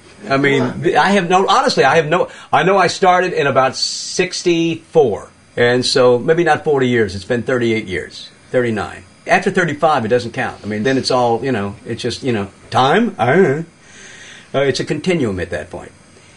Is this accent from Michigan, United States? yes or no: no; Mississippi, United States; also born or lived in Memphis; I'm from Memphis, grew up in Mississippi, and all I saw was muddy water.